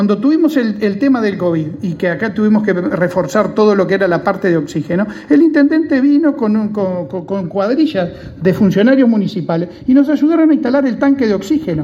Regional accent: Uruguay; Otra cosa que como uruguayo nos tiene que enorgullecer

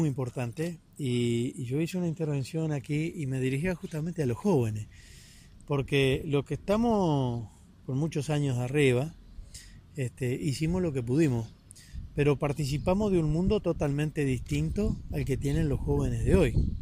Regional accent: Uruguay; creo que hay cosas que podemos hacer como uruguayos, porque el tamaño nos ayuda, que otros no pueden hacer

